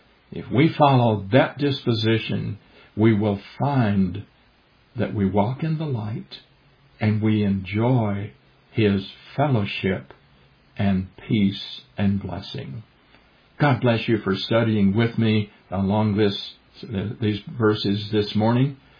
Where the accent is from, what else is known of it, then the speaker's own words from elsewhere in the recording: Deep South, United States; it was sung often in those little country churches where I grew up in the Deep South.